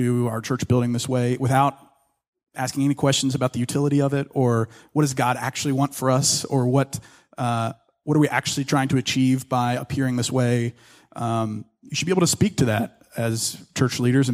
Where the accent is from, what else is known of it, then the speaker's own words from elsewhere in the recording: Ruston, Louisiana, United States; So I grew up in North Louisiana in this town called Ruston, and had two great parents.